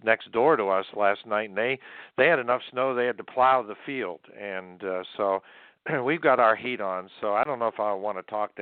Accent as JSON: {"language": "English", "region": "Pennsylvania", "country": "United States", "also_born_or_lived": "Florida", "said": "I'm from Pennsylvania, but was down south for 18 years, Orlando for 4 years."}